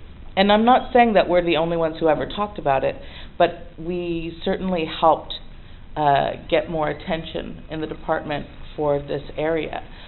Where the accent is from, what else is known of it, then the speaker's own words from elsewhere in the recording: Portland, Oregon, United States; I am from Portland, Oregon. I'm MoDOT Klamath, and I was never, lived on a reservation. I don't know how to speak Klamath or MoDOT.